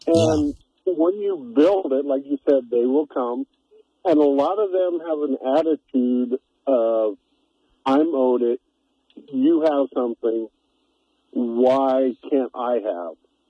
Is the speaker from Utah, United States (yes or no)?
yes; Utah, United States; But I'm originally from Utah